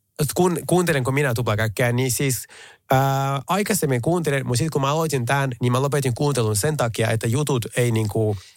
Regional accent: Juuka, North Karelia, Finland; mä oon Juuasta ja ne on ihan naapurikuntia.

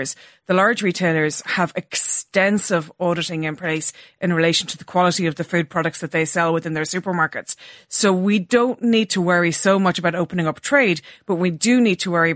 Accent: Ireland; I have to say, as an Irish person, I've never fully understood it.

